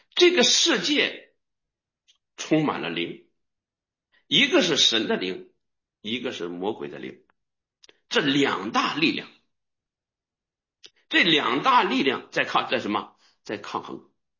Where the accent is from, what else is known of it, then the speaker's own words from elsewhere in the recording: Nehe, Heilongjiang, China; 我出生在东北黑龙江，哎，黑龙江下面有个齐齐哈尔，哎，齐齐哈尔下面有个什么讷河县，啊，现在叫讷河市。我们家离县城60里地，60里地，从小县城都没去过